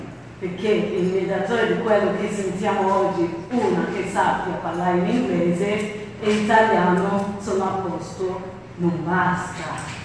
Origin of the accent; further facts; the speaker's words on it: Nigeria; perché io sono della Nigeria